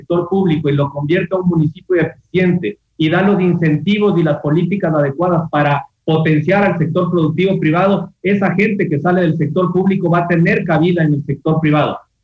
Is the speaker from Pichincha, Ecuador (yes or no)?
yes; Quito, Pichincha, Ecuador